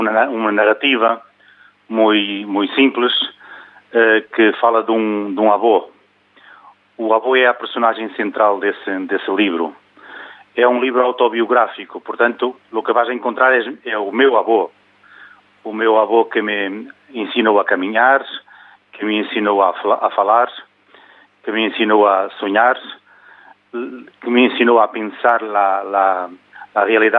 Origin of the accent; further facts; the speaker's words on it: Portugal; eu sou português, vivo no Porto